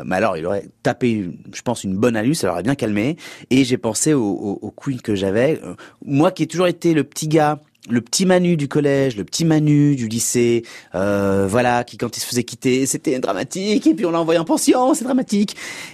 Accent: France; Moi je suis français, moi j'aime bien notre bouffe

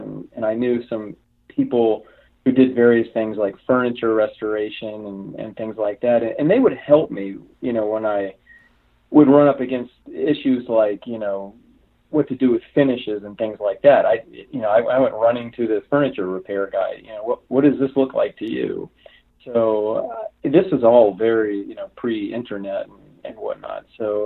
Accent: East Coast, United States; now in Ojai, United States; Oh no, I grew up actually on the East Coast, so good thing I didn't stay, right? But I've been in California for, I think, since 1991.

